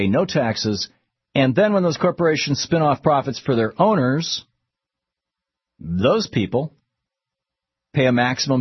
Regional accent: Michigan, United States; I remember growing up in Michigan, we had the Detroit News and the Detroit Free Press.

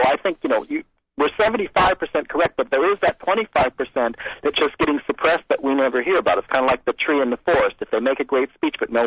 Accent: California, United States; Or take California. Now, I'm a Californian

